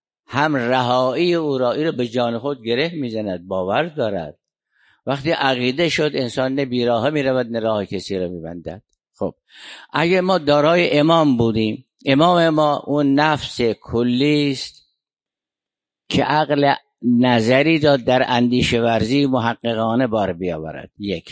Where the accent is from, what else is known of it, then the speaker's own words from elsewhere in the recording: Iran; ما کی هستیم؟ ما ایرانی هستیم